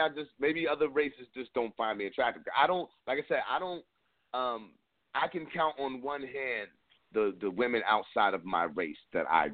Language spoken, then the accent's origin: English; East Coast, United States; now in US Northwest; I'm going to tell you what that messes me up here in the Northwest. Growing up on the East Coast, you could tell a girl